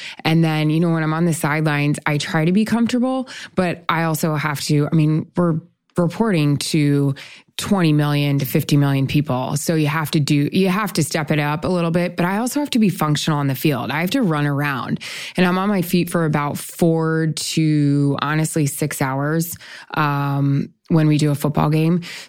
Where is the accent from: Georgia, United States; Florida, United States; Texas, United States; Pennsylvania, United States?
Florida, United States; Tampa; I got to Tampa Bay. I'm from Tampa Bay.